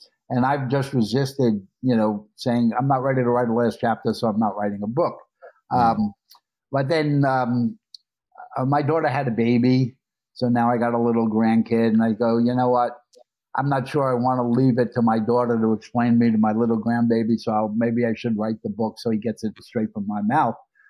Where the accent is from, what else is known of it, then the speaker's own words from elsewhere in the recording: Brooklyn, New York, United States; also born or lived in Russia / China; there's my growing up in Brooklyn years, my Manhattan cable years, my Valley cable years, my E years, my Russia years, my China years, back in the U.S. years.